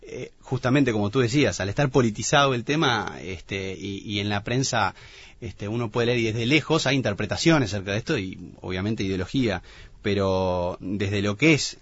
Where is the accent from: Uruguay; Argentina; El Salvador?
Uruguay; como uruguayo